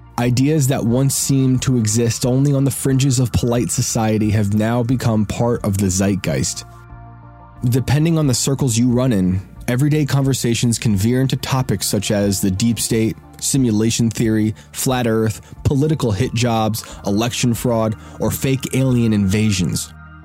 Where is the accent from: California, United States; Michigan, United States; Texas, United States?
Michigan, United States; born or raised there